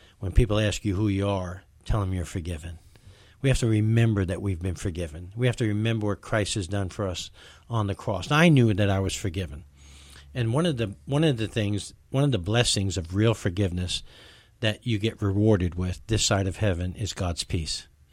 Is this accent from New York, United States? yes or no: yes; New York, United States; You know, I'm a New Yorker. New Yorkers don't get upset at people cutting each other off, you know, things like that.